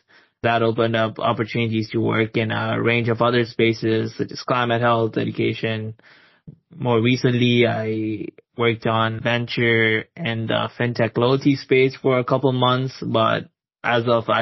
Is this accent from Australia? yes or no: no; Tanzania; So as I mentioned, I grew up in East Africa. I was born and raised in Tanzania, and Tanzania is very different from Canada.